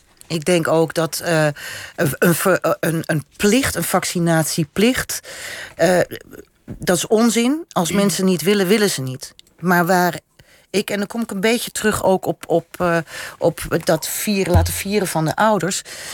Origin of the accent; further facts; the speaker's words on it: Netherlands; Ja, want als we het nou over groepstrots hebben dan en chauvinisme, dan zijn we Nederlanders ineens we allemaal.